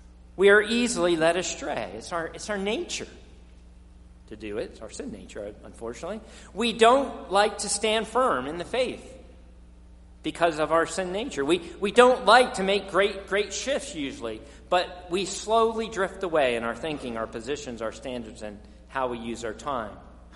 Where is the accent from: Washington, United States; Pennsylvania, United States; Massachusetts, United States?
Pennsylvania, United States; Philadelphia; I always get killed for it because I'm from Philadelphia area.